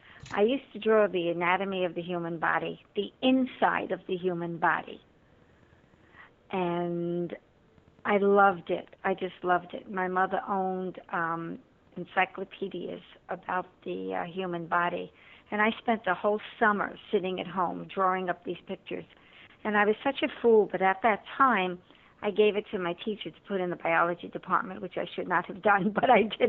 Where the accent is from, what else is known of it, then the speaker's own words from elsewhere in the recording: New York, United States; Well, I'm originally from Lower Manhattan, of an Italian, Ukrainian, and Polish background. I lived in Lower Manhattan until I was 11